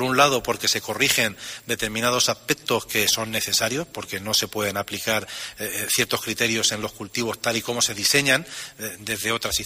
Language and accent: Spanish; Castilla-La Mancha, Spain; los cultivos del sureste de mi provincia de Albacete, de donde yo vengo también, donde hay incluso arroz